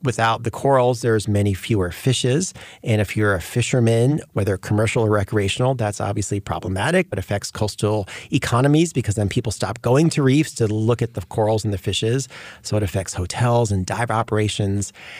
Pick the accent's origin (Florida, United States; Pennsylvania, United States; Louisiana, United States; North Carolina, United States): Florida, United States; When I was growing up in South Florida, you could snorkel over the reefs in the Florida Keys